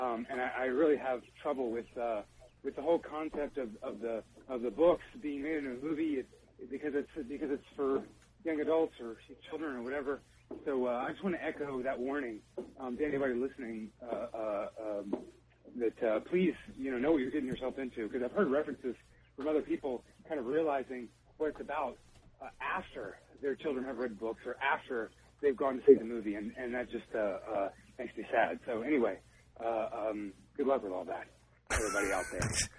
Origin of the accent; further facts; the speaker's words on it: San Antonio, Texas, United States; I'm from San Antonio, at least fairly recently. I've been in Austin Heights for about a year